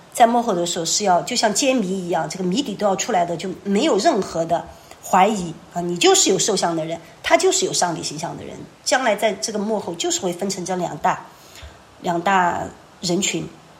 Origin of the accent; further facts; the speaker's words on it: China; 我觉得对我们中国人来说，我们这些从小没有接受基督教教育，然后带着我们自己从小教育的痕迹来读圣经的人